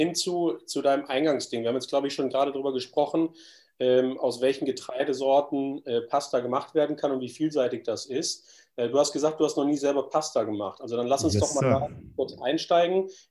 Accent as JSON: {"language": "German", "region": "Baden-Württemberg", "country": "Germany", "said": "Also ich komme aus dem Badischen und da gibt es die klassischen Eierspätzle."}